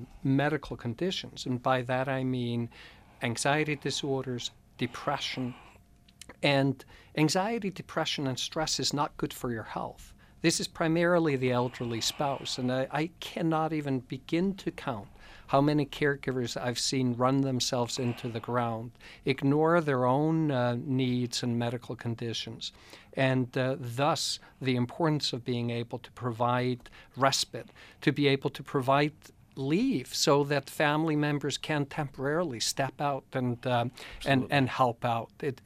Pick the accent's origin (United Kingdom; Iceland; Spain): Iceland; And in my home country, Iceland, actually, 0.5% of the population has been identified to have a protective gene.